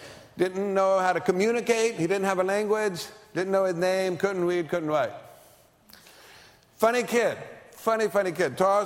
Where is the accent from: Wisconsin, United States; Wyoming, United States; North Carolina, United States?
North Carolina, United States; We're from North Carolina, and I'll get to that in a little bit, too.